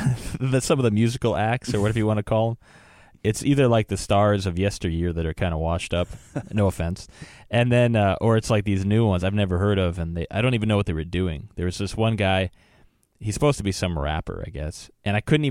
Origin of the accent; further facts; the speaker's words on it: Wisconsin, United States; Where I grew up in Wisconsin, I don't remember anybody doing anything.